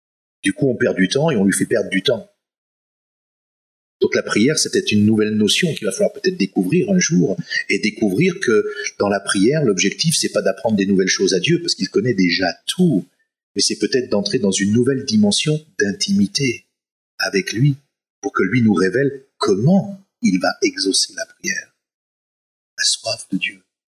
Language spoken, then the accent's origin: French; France; Alors encore, je sais bien, hein, en tant que bon Français, c'est compliqué pour nous